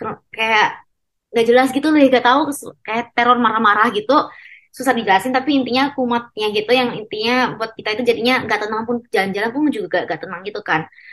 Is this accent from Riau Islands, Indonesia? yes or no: yes; Batam, Riau Islands, Indonesia; moved away as an adult; now in Jakarta, Indonesia; aku aslinya itu orang Batam, tapi karena kuliah jadi aku pindah ke Jakarta gitu.